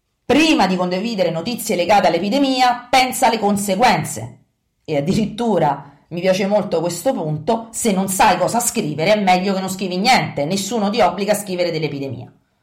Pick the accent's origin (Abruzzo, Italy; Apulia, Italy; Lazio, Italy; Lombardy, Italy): Abruzzo, Italy; Tagliacozzo; Mi viene adesso immediatamente alla mente quello che il sindaco del mio paese abruzzese di Tagliacozzo ha proprio scritto nero su bianco